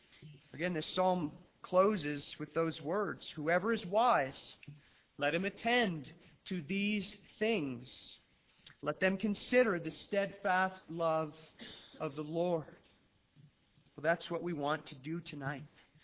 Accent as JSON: {"language": "English", "region": "Colorado", "country": "United States", "tie": "born or raised there", "said": "You know, I grew up here in Colorado"}